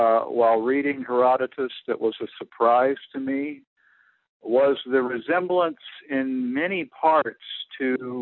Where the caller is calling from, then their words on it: Houston, Texas, United States; Houston, Texas.